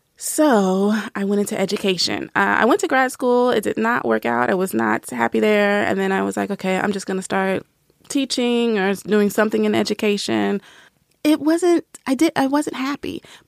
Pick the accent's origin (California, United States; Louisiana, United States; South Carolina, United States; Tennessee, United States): Tennessee, United States; Nashville; So I was, and I grew up in the South. I'm from Nashville.